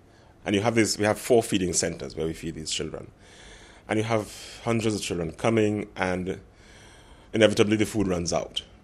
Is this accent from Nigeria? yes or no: no; Kingston, Jamaica; I am from Kingston, Jamaica.